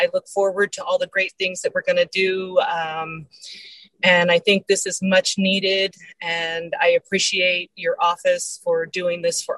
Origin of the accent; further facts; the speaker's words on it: California, United States; I come from the Manzanita Reservation.